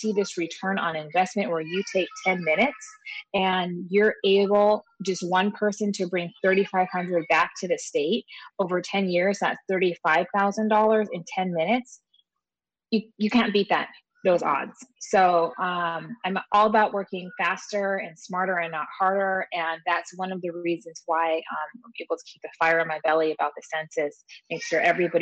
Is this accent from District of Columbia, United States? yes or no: no; McGrath, Alaska, United States; You know, I grew up in McGrath.